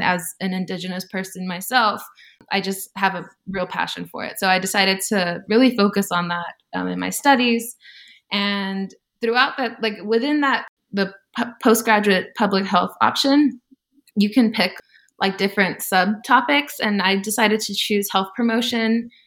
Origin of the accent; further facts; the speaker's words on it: Kingsville, Texas, United States; Yeah, so I'm originally from Texas. Specifically, I grew up in South Texas, and anybody who's familiar with South Texas knows that it's kind of a different world down there. My little town was Kingsville